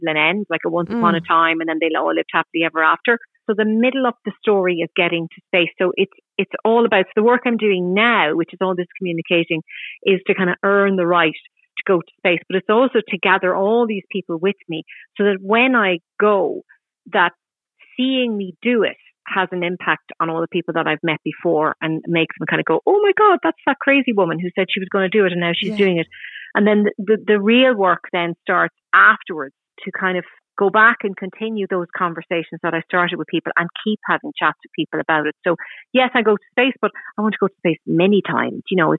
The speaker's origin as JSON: {"language": "English", "country": "Ireland", "said": "I think as Irish people, that's what we do."}